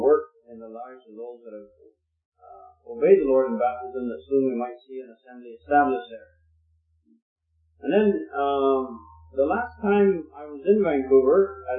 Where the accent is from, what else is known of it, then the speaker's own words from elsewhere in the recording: Venezuela; one of the assemblies that I grew up in Venezuela